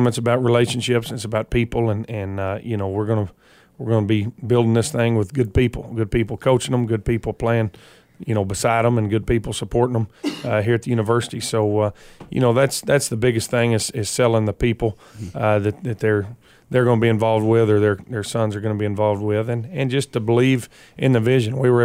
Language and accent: English; Friona, Texas, United States; But, you know, originally I grew up in Freona, Texas, up in the Panhandle, and I went to college down at Angelo State in the Lone Star and played football there.